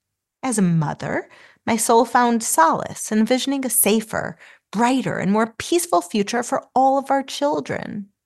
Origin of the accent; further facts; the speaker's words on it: Israel; also born or lived in United States; Well, as an Israeli, my heart leaped with joy for the Holy Land. As an American, pride swelled within me